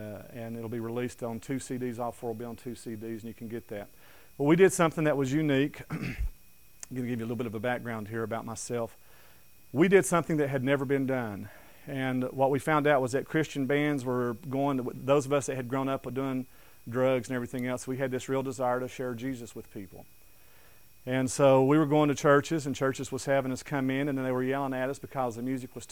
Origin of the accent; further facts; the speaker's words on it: Johnson City, Tennessee, United States; now in Kansas, United States; I'm originally from Tennessee, Upper East Tennessee in the mountains of Tennessee, 100 miles northeast of Knoxville in the Tri-City areas, specifically a place called Johnson City, Tennessee, which is a part of the Tri-Cities.